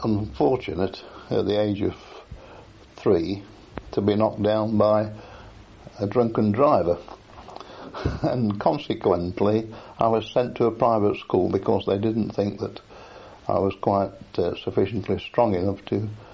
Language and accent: English; Sutton-in-Ashfield, East Midlands, United Kingdom; born there; I was born in Sutton in Ashfield in Nottinghamshire on the 13th of December 1918.